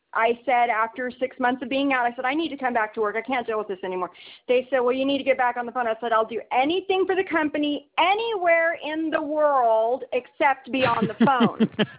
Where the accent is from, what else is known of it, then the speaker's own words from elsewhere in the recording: Texas, United States; Texas, and I was born in the southernmost tip of Texas.